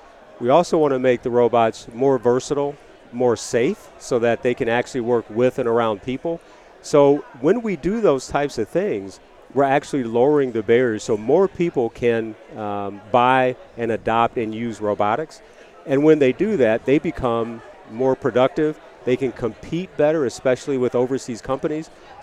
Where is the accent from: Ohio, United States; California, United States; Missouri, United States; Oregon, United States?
Ohio, United States; Cleveland; also born or lived in Baton Rouge; now in Pittsburgh, United States; So I'm actually from Cleveland, Ohio. I relocated to Pittsburgh from Baton Rouge, Louisiana.